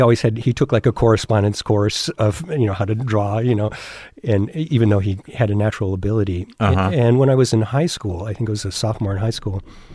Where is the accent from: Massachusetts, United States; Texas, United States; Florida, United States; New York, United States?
New York, United States; Binghamton; but growing up in Binghamton, New York, it was discouraged.